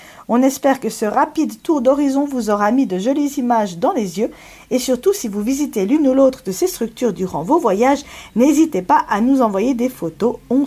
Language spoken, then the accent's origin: French; Valais, Switzerland; Une autre grotte naturelle peut être visitée chez nous, en Valais.